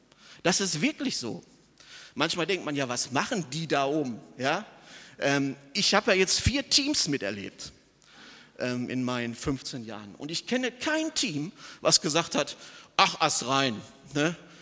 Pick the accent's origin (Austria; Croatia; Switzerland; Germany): Germany; North Rhine-Westphalia; Als Westfale muss ich dafür eine Lanze brechen.